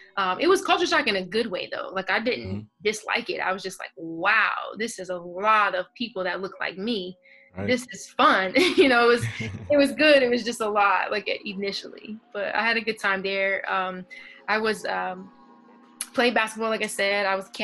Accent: Colorado, United States; growing up in Colorado, where I was around a lot of white people often. And then to come to like the East Coast and go to an all black school, that was culture shock for me.

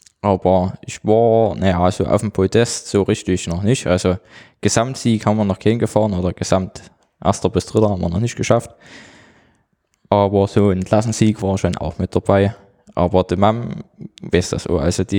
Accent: Wolfersgrün, Saxony, Germany; now in Obergrünitz, Germany; Ich komme aus, ursprünglich Wolfersgrün und aktuell wohne ich so ein bisschen in Obergrinitz.

